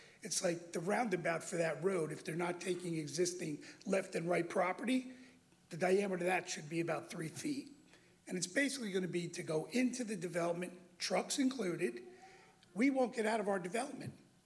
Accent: New York, United States; I'm from New York, where everything's developed.

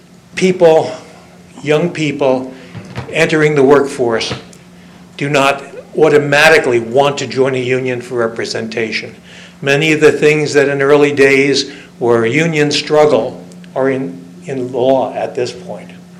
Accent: Ocean View, Delaware, United States; I'm from Ocean View, Delaware.

